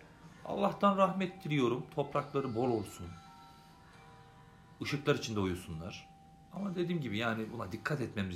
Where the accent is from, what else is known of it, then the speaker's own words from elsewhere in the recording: Kızılcahamam, Ankara, Turkey; Abi Kızılcahamam. Ankara Kızılcahamam.